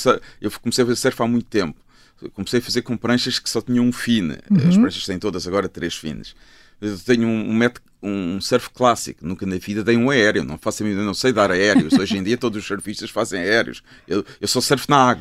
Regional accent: Lisbon, Portugal; Deixei de ser lisboeta, agora sou da Malveira da Serra.

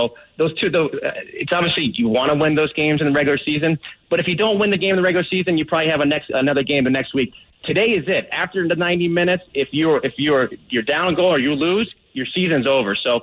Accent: Colorado, United States; I'm from Colorado, and I'll be there at the game today with the Rapids.

